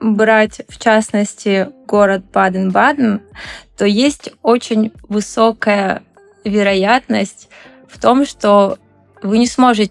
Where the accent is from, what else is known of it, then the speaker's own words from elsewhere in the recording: Krasnodar, Krasnodar Krai, Russia; moved away as an adult; now in Baden-Baden, Germany; Я сама родом из Краснодара. Это южный город России.